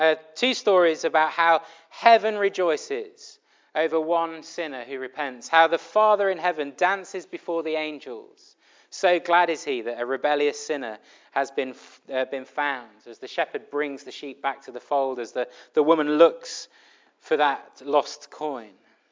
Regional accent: United Kingdom; I know it's easy to feel cynical about life, particularly as a Brit. We're so cynical.

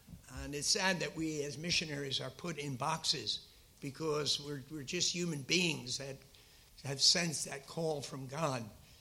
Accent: United States; especially with me as an American

